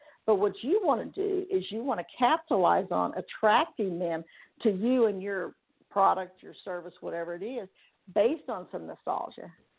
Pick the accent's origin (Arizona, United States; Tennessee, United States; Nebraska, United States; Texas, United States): Texas, United States; also born or lived in California; I went to school there, too, actually, in Huntington Beach. Now I live in Texas, of course, my home state